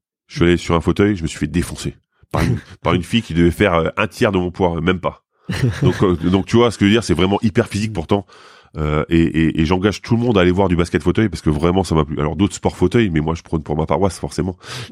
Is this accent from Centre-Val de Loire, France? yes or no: no; Grand Est, France; parce que je suis lorrain et encore une fois, j'avais envie de revenir